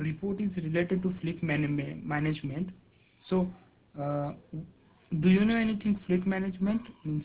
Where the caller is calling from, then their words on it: India; English is a second language; Hello, it's … I'm calling from India.